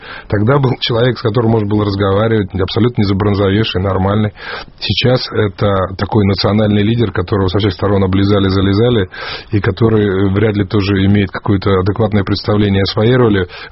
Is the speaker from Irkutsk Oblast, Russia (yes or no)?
no; Sochi, Krasnodar Krai, Russia; Я, поскольку уроженец города Сочи и человек довольно известный, наверное, один из самых известных сочинцев в нашей стране.